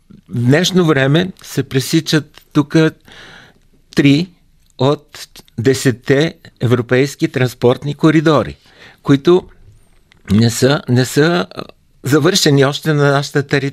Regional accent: Ruse, Ruse Province, Bulgaria; Все пак аз съм израснал в Русе, в тази среда. Около паметника на свободата, пред доходното здание, в градината, близо до операта живеехме.

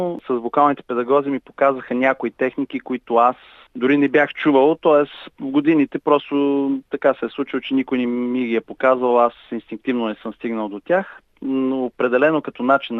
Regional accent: Pleven, Pleven Province, Bulgaria; понеже аз съм си от Плевен

